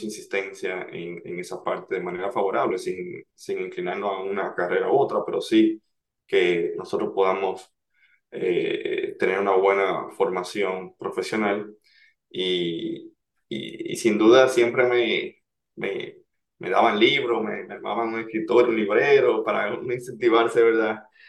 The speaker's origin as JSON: {"language": "Spanish", "town": "Santo Domingo", "region": "Distrito Nacional", "country": "Dominican Republic", "tie": "born or raised there", "also_born_or_lived": "Santiago, Dominican Republic", "said": "Crecí en Santo Domingo y viví un año en Santiago. La verdad hice el sexto grado del colegio en Santiago por un tema de coyuntural, de trabajo de mi padre. Y nos mudamos allá, pero luego retornamos a Santo Domingo."}